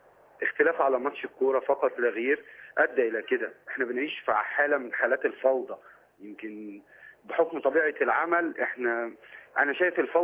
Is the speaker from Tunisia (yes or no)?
no; Egypt; عندنا في مصر